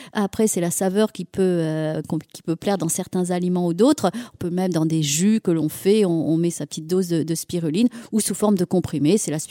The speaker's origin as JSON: {"language": "French", "region": "Auvergne-Rhône-Alpes", "country": "France", "said": "Je suis auvergnate, je suis ici des monts d'Auvergne."}